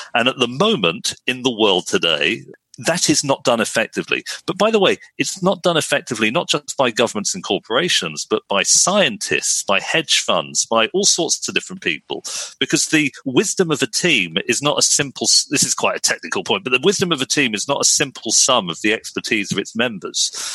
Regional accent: United Kingdom; I'm mixed race, I'm half Pakistani, half Welsh, it's quite an unusual combination. But the fact that I'm mixed race and grew up in 1980s UK with those experiences

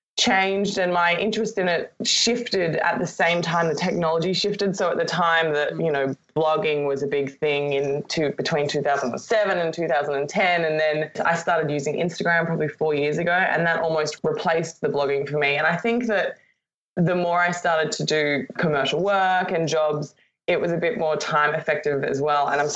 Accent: Australia; I don't think it was even apparent that I was from Australia.

